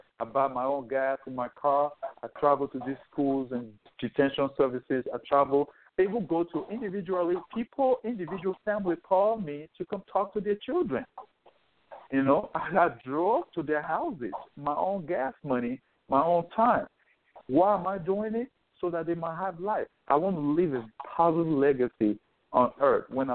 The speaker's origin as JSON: {"language": "English", "country": "Nigeria", "lives_now": "United States", "said": "just because I'm a Nigerian. I'm a Nigerian-American, you know."}